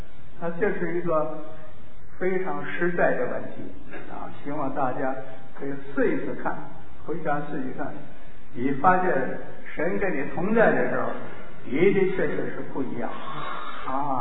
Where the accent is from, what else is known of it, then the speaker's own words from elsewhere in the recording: China; 啊，我们中国人土俗话说，大不了就是死